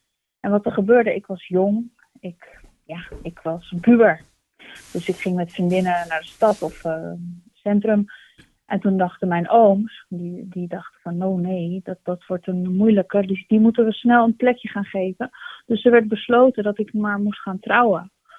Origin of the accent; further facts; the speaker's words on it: Netherlands; also born or lived in Turkey; Ik was een heel jong meisje. Ik ben opgegroeid hier in Nederland. Ik ben geboren in Turkije. Ik ben Turks.